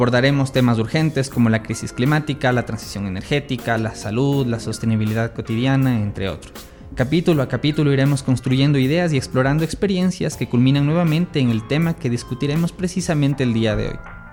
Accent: Quito, Pichincha, Ecuador; nosotros que somos de Quito pudimos experimentar la sequía en nuestra ciudad, en la capital

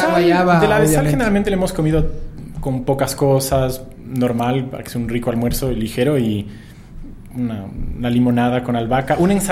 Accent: Ecuador; sobre todo como todo ecuatoriano que crece con la hawaiana

